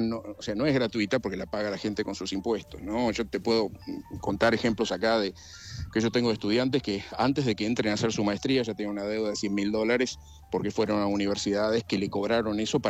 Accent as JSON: {"language": "Spanish", "town": "Cañuelas", "region": "Buenos Aires Province", "country": "Argentina", "tie": "born there", "said": "Mira, nací en Cañuelas, en la provincia de Buenos Aires, a mediados de la década del 60"}